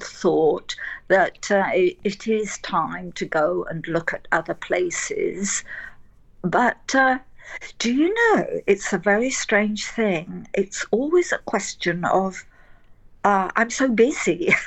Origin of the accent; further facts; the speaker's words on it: South West England, United Kingdom; now in Spain; Now, I grew up in England, in the south, in Devon.